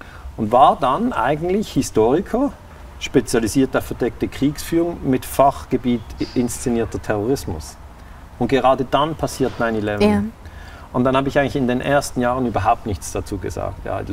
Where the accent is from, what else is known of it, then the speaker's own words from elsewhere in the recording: Lugano, Ticino, Switzerland; born there; now in Basel, Switzerland; Ich bin ja in der Schweiz. Ich bin in Lugano geboren, das ist die italienische Schweiz. Also ich kann Italienisch. Ich wohne in Basel, ich kann Deutsch natürlich und ich kann Französisch, habe ich in der Schule gelernt.